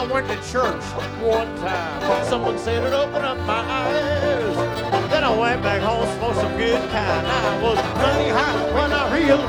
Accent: Eureka Springs, Arkansas, United States; We're from Arkansas, Eureka Springs. And here's a little song about, Arkansas.

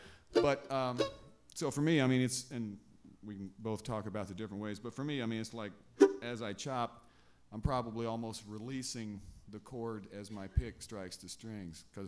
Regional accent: Kentucky, United States; Hey, I'm from Kentucky. Get out of here.

